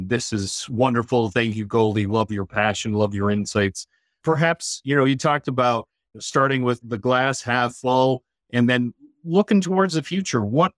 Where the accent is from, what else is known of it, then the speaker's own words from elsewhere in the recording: Canada; as a Canadian, I'm like, yeah, like that.